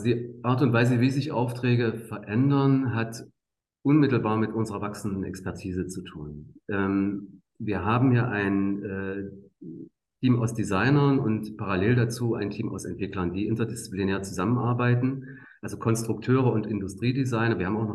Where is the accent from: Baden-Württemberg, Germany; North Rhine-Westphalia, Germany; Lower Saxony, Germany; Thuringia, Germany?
Thuringia, Germany; Ja, wenn man hier aufgewachsen ist in der Region Jena, Weimar